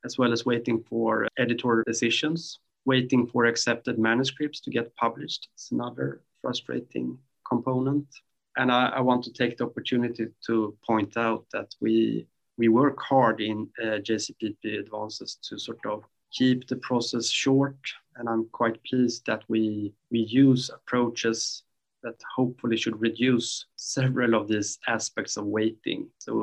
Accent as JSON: {"language": "English", "country": "Sweden", "second_language": "English", "said": "from Sweden."}